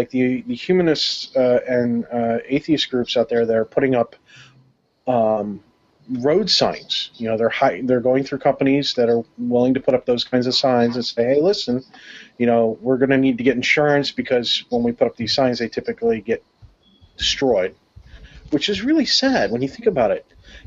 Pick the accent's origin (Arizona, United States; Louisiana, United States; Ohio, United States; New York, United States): New York, United States; when I was growing up in New York, where I lived, it was pretty much the same group of people constantly coming around